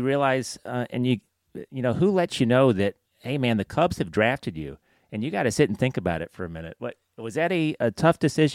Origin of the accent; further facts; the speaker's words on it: Birmingham, Alabama, United States; I grew up in the Birmingham area, so I'm a UAB graduate.